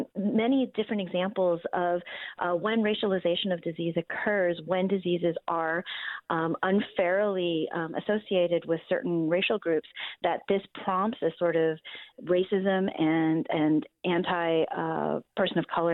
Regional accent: Toronto, Ontario, Canada; my hometown of Toronto, Canada

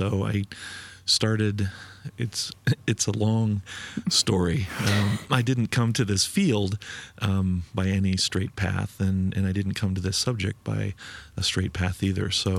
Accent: Boulder, Colorado, United States; And I grew up in Boulder, Colorado, so I was immersed in quite a...

